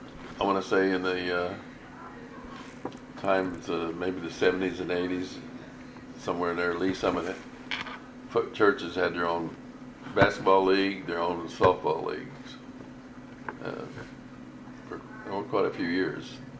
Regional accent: Sugar Creek, Missouri, United States; My hometown, I grew up just on the border of Sugar Creek.

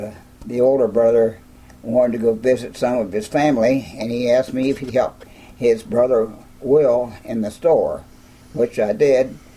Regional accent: Missouri City, Texas, United States; Missouri City, 12/31/1919.

